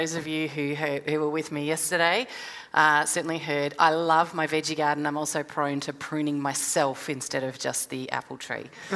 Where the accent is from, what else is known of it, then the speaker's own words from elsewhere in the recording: Melbourne, Victoria, Australia; I am from Melbourne. For those of you who know Melbourne at all, I am from a little place called the Mornington Peninsula.